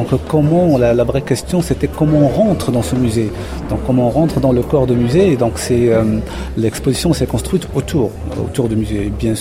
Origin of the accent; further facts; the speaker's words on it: Morocco; dans toute l'île, il n'y avait pas un autre Marocain.